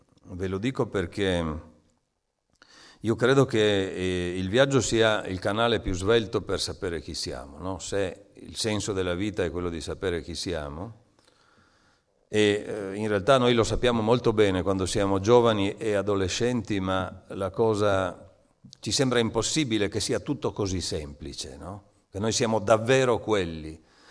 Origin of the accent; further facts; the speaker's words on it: Trieste, Friuli-Venezia Giulia, Italy; io parlo sempre di più il mio dialetto triestino perché mi ricollego al dialetto che parlavo quando ero ragazzino, ho il bisogno del mio luogo, no?